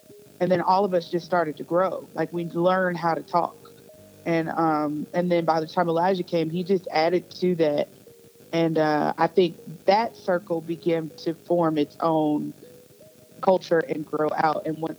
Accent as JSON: {"language": "English", "town": "Atlanta", "region": "Georgia", "country": "United States", "said": "Like, I came from Atlanta, and, you know, once you spend time with people long enough, you have a certain way of speaking"}